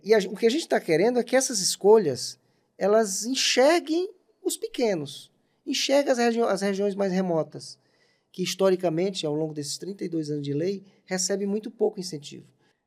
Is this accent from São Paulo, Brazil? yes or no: no; Ceará, Brazil; Uma pessoa física do Ceará, eu sou do Ceará, eu faço investimento